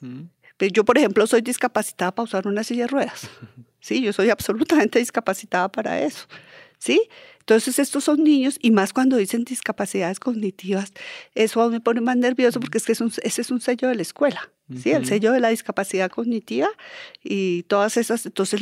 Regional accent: Bogotá, Colombia; en Bogotá, yo soy bogotana, nací en Bogotá, de padres bogotanos. Entonces, en Bogotá, en mi infancia, no había personas afro, por lo menos en el espacio donde yo me movía.

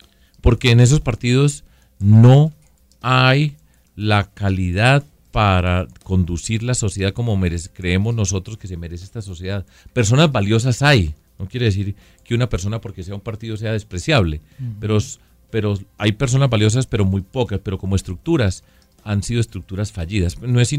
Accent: Medellín, Antioquia, Colombia; also born or lived in Bogotá; yo viví mucho tiempo acá en Bogotá. Entonces decían que yo era bogotano. Y yo no soy bogotano, yo quiero Bogotá, soy de Medellín, soy antioqueño, quiero mi tierra, pero soy un paisa universal.

